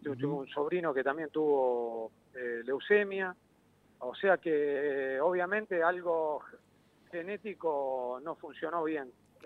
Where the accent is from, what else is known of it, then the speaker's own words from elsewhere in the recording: Saira, Córdoba, Argentina; also born or lived in Marcos Juárez; Yo nací en la provincia de Córdoba.